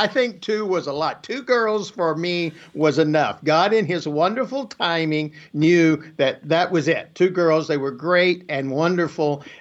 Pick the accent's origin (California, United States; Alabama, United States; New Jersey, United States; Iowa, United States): Alabama, United States; Well, you know, I grew up in North Alabama, where I still live